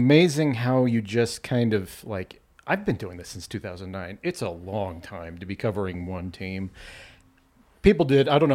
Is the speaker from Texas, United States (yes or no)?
no; Arvada, Colorado, United States; No, I grew up in Arvada.